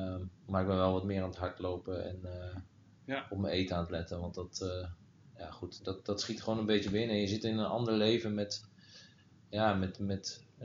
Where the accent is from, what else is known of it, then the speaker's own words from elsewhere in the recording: De Bilt, Utrecht, Netherlands; 38 jaar inmiddels. Geboren en getogen in De Bilt, plaatsje bij Utrecht, waar het weer vandaan komt.